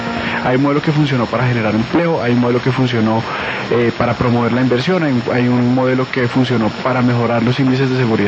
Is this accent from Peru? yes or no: no; Colombia; nos caracteriza como colombianos